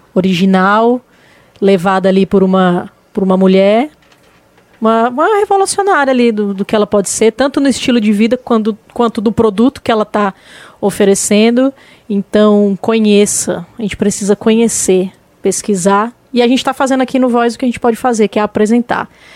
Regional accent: Brazil; eu sou brasileiro

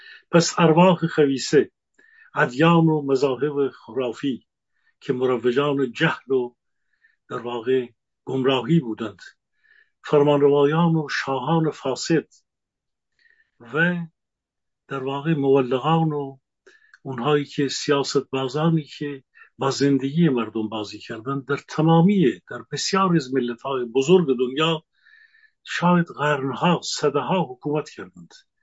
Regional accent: Iran; moved away; در جایگاه خودم به عنوان یک ایرانی امروز، درسته که فرسنگ ها فاصله دارم

